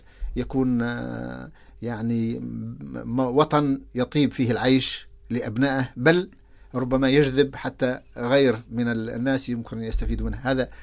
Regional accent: Tunisia; أنا رجعت إلى تونس وشفت فيها، أنا من تونس

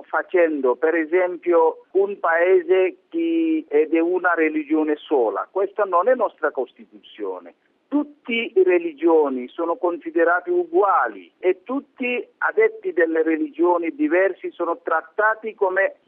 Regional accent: India; Italian is a second language; io mi considero come 100% indiano, amo il mio paese, amo anche le tradizioni del mio paese

